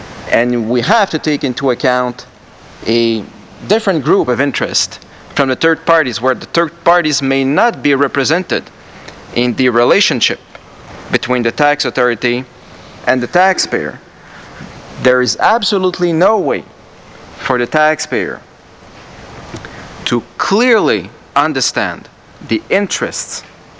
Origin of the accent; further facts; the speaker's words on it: Canada; the piece of information does not come from Canada, my home country